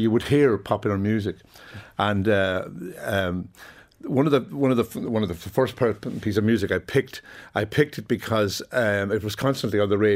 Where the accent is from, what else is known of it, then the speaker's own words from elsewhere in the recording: Ulster, Ireland; I grew up in Donegal.